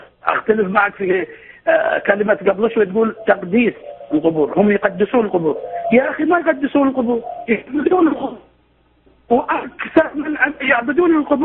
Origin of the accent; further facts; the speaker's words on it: Saudi Arabia; وأنا من السعودية، في منطقة فيها الأغلبية الشيعية طبعا اللي هو الحي الشيعي